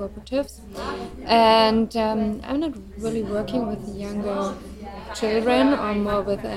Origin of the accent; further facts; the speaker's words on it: Germany; I'm from Germany.